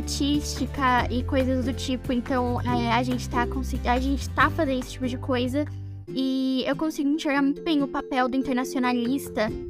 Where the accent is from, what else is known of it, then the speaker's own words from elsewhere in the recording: Tatuí, São Paulo, Brazil; Eu também sou de uma cidade pequena, eu sou de Tatuí.